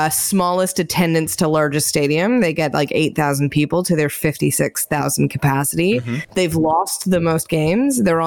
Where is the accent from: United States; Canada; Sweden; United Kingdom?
Canada; Markham, Ontario; I believe Jamal Murray is from my hometown as well.